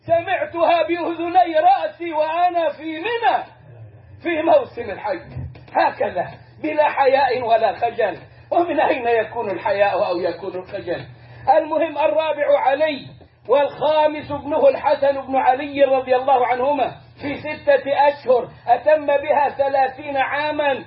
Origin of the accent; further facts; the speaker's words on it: Alexandria, Alexandria Governorate, Egypt; إلى أن جاء بريقة عندنا في اسكندرية، اسكندرية مصر